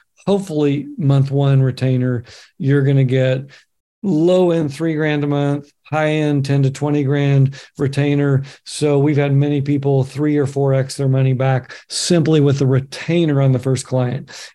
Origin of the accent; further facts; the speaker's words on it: Oregon, United States; who's been in cannabis even longer than me in my home state of Oregon